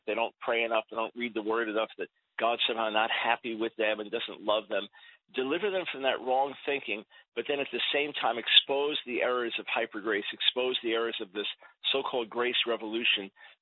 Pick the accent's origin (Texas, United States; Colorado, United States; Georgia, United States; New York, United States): New York, United States; Well, I'm Jewish. I was born in 1955 in New York City, raised on Long Island.